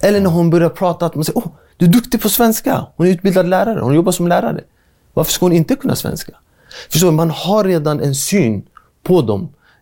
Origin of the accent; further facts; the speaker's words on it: Stockholm, Stockholm County, Sweden; där jag kommer ifrån, alltså i Järva speciellt, det finns ju en kyrka i varenda förort.